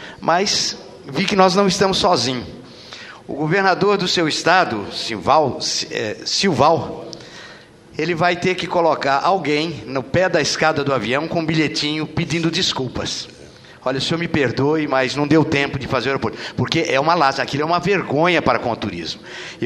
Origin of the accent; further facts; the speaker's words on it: Brazil; Não, nós somos brasileiros, acima de tudo.